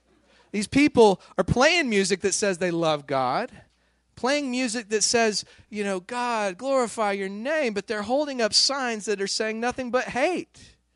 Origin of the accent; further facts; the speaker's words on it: Midland, Texas, United States; I grew up in Midland, Texas.